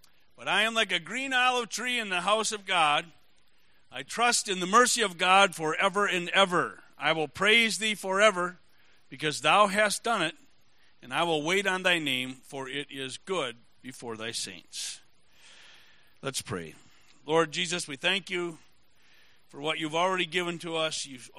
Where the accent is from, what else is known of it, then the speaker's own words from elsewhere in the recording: Menasha, Wisconsin, United States; I grew up in Menasha, Wisconsin. I had a friend that lived down the street, and they had three apple trees in their backyard